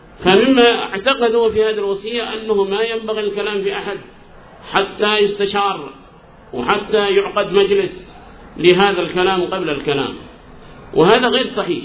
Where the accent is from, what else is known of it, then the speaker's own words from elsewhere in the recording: Yemen; ولا سيما هي عندنا في اليمن، عندنا في اليمن وتأثر بها بعضهم في نجد الآن